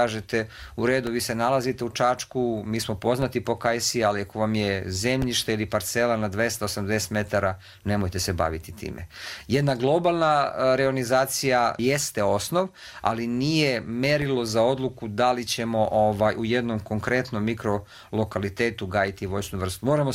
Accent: Republika Srpska, Bosnia & Herzegovina; kod nas u Bosni i Hercegovini ili u Republici Srpskoj to možda uređenije

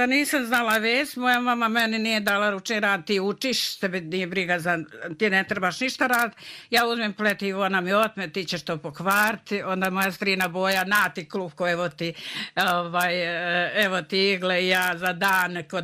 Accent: Kotor Varoš, Republika Srpska, Bosnia & Herzegovina; ja sam rođena na Kotorvaroškoj opštini. Čak sam prvi razred gimnazije i istureno odjeljenje bilo u Kotorvaroš

